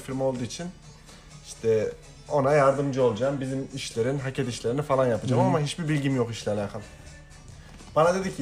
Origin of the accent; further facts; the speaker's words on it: Kırşehir, Turkey; Ben Kırşehirliyim. Kırşehir'e taşınmıştı ailem. Kırşehir'de ailemle oturuyorum